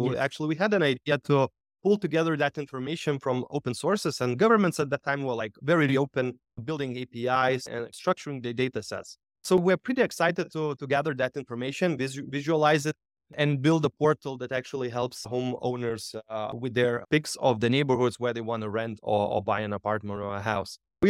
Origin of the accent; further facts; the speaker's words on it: Lithuania; I'm from Lithuania and I'm a general partner and founder of a boutique VC called Founder Heads.